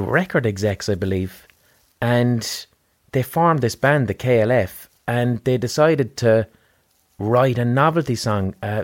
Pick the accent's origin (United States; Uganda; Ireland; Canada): Ireland; Limerick, Munster; moved away as an adult; now in London, United Kingdom; oh, you're laughing at us because we're from Limerick. It's kind of like Alf Garnett, when Alf Garnett was taking the piss out of racists and then all these racists show up and agree with him. So we got the fuck out of Ireland and we went to London.